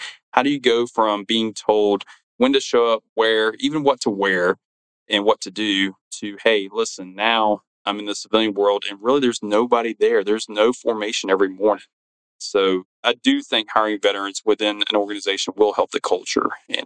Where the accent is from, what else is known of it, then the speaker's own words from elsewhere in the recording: Florida, United States; You know, I grew up in Florida, and a lot of people ask me, why did I ever leave?